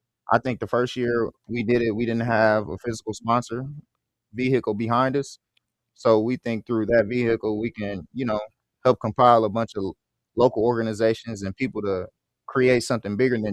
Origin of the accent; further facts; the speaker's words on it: Midwest, United States; No matter where you come from, growing up in the Midwest, playing guys who come from the South, Texas, Florida